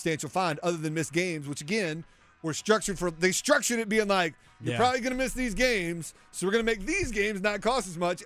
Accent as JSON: {"language": "English", "country": "United States", "said": "something about being an American, especially one who grew up for me in the 80s and 90s"}